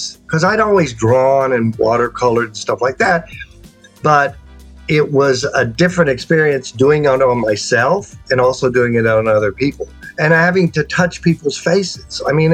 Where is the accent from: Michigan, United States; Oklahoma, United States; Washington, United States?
Oklahoma, United States; Atoka; I was raised in Atoka, Oklahoma, population 4,000. Okay, 4,000 people. Downtown was like two blocks, right?